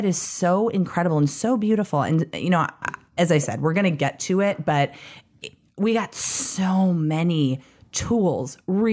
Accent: California, United States; now in Indiana, United States; I am from Southern California, but I go to school in Indiana at Purdue.

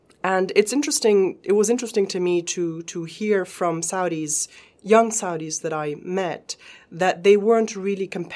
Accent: Beirut, Beirut Governorate, Lebanon; You know, I grew up in Beirut in the 80s.

